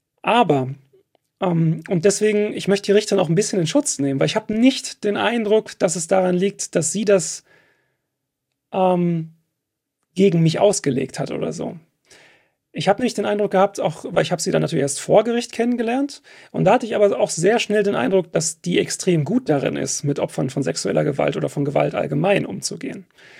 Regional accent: Detmold, North Rhine-Westphalia, Germany; now in Gelsenkirchen, Germany; aufgewachsen bin ich halt in Detmold, beziehungsweise Hornbad-Meyenberg, ist ein Stadtteil oder Ortsteil davon.

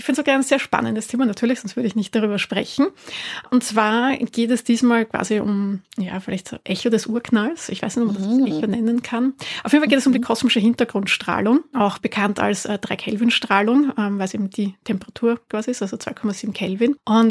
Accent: Austria; bei uns in Österreich ist das ja sowieso mit den AKWs.

